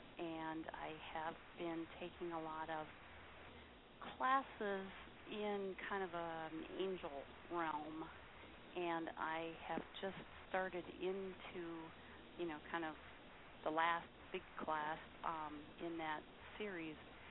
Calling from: St. Paul, Minnesota, United States; I'm calling from St. Paul.

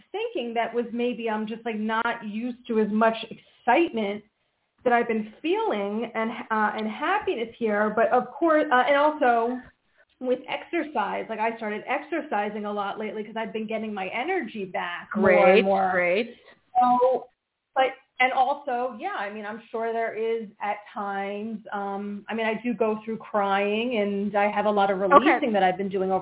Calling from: Pennsylvania, United States; I'm calling from Pennsylvania.

